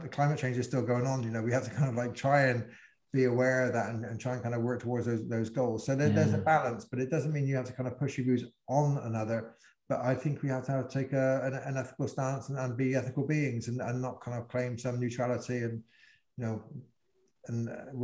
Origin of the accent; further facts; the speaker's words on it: Bristol, South West England, United Kingdom; accent: Bristol; You know, I'm a white man, you know, I go into a room, it has an influence. You know, the way I've my accent, my regional accent from Bristol, my kind of, you know, class accent, people kind of pick things up